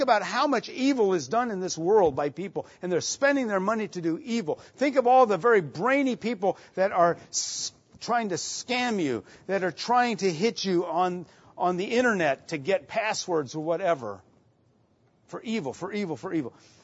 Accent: Italy; for us to have an experience of a Christian camp as we were kids growing up in Italy.

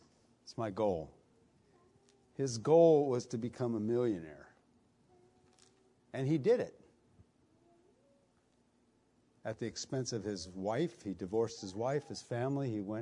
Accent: Italy; I grew up in Italy, This is very common throughout Italy, the vineyards of Italy.

